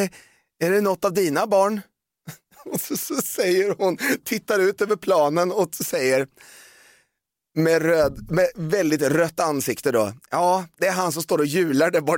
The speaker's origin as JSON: {"language": "Swedish", "town": "Valdemarsvik", "region": "Östergötland", "country": "Sweden", "tie": "born or raised there", "said": "när jag växte upp i Valdemarsvik"}